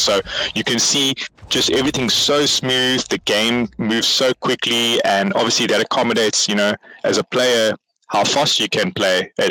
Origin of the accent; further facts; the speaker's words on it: Cape Town, Western Cape, South Africa; I left to Johannesburg, because I'm from Cape Town.